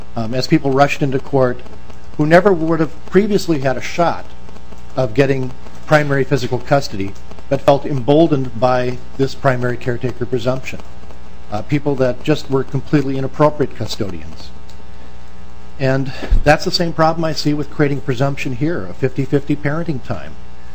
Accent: Edina, Minnesota, United States; I'm an attorney from Edina

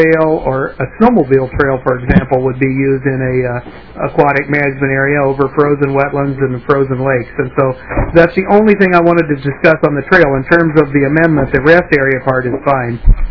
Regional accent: Crane Lake, Minnesota, United States; regarding my hometown of Crane Lake.

